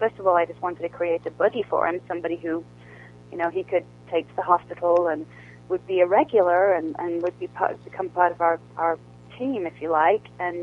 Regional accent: United Kingdom; born there; because I was born in the United Kingdom.

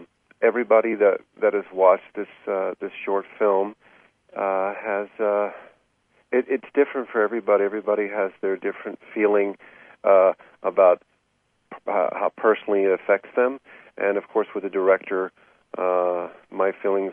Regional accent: California, United States; also born or lived in New York; I was born in Hollywood, California. Was raised predominantly as a child.

